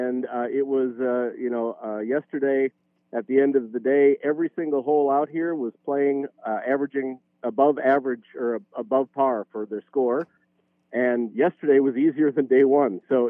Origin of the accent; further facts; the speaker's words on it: Minnesota, United States; No, I'm originally from Minnesota, though, right in the neighborhood.